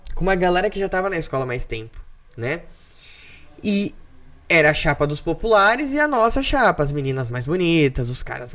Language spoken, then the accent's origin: Portuguese; Ferraz de Vasconcelos, São Paulo, Brazil; born or raised there; also born or lived in Suzano